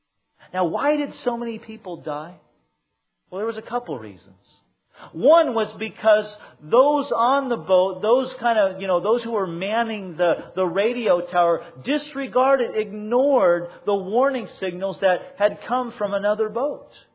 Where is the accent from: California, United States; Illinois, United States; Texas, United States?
California, United States; Santa Ana; When I was younger, growing up in Santa Ana, there with my mom and dad